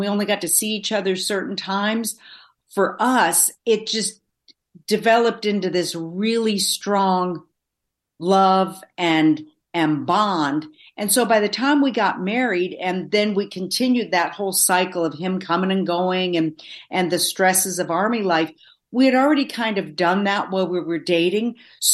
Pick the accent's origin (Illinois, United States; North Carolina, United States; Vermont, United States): Vermont, United States; It was only when we went home to, we're both from Vermont, we go back home to Vermont